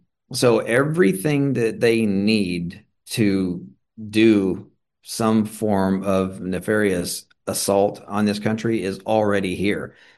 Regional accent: Kansas, United States; Well, you know, coming from a small town in Kansas, I'd lived under a stepfather

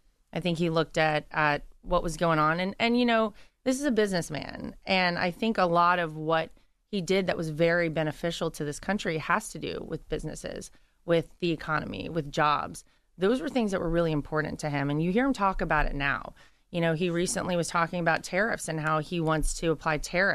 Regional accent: Wilmington, North Carolina, United States; to my hometown in Wilmington. And one thing led to another, and he told me that I was going to be responsible for winning him my home state mm-hmm. of North Carolina

